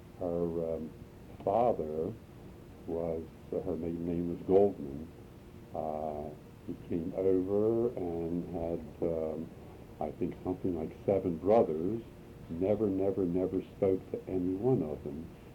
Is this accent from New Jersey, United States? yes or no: no; Wilmington, Delaware, United States; born there; I was born right here in Wilmington.